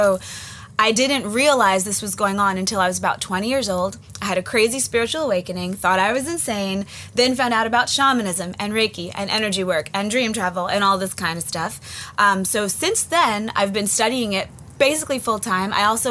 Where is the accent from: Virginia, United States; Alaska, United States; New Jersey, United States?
Virginia, United States; Yes, the backwoods, like deep south, 5,000 people in my hometown, super racist, all the things.